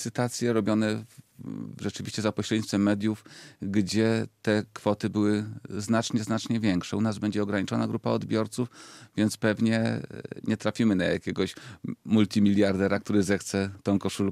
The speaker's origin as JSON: {"language": "Polish", "town": "Kraków", "region": "Lesser Poland", "country": "Poland", "said": "ja jestem człowiekiem z Krakowa, który mieszka tutaj jakiś czas"}